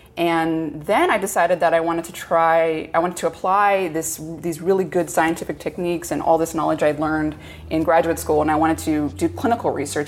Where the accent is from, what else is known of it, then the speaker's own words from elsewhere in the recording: San Diego, California, United States; I grew up in San Diego.